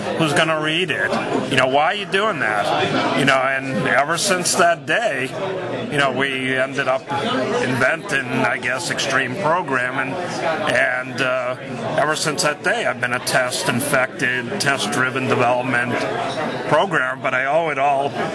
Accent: Nashua, New Hampshire, United States; Nashua, New Hampshire.

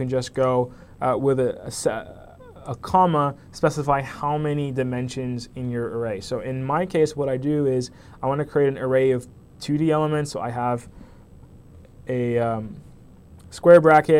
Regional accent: Quebec, Canada; It must be because I'm from Quebec and that's how we do things.

